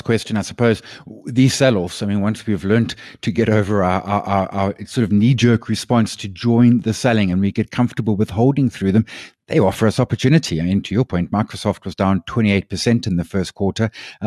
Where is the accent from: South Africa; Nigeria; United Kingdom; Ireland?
South Africa; as a South African investor, I actually get outsized exposure